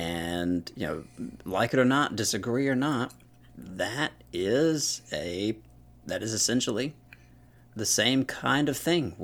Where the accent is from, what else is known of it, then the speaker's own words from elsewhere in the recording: the South, United States; Maybe it's because I'm from the South.